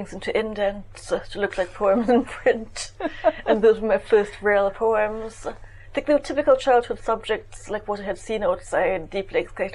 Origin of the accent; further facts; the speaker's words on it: Port of Spain, Trinidad & Tobago; although I grew up in Trinidad, I was a girl from the capital, I was an urban girl.